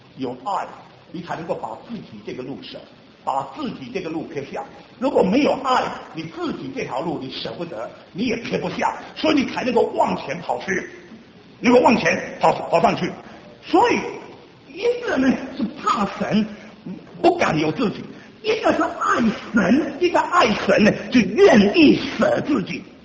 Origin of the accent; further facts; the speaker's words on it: Singapore; 我因为我是新加坡人